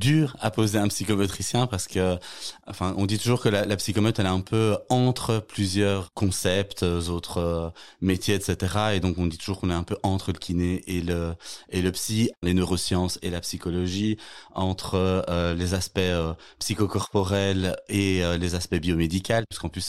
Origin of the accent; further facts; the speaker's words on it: Brussels, Belgium; born there; now in Charleroi, Belgium; J'ai 33, bientôt 34. Je suis né à Bruxelles, mais je vis maintenant depuis quasiment 10 ans à Charleroi.